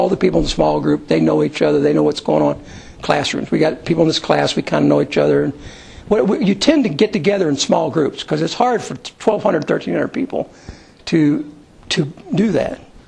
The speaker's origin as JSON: {"language": "English", "town": "Owensboro", "region": "Kentucky", "country": "United States", "said": "I remember in where I came from in Owensboro, the first thing you did when you wanted to build a church is you built the barbecue pit."}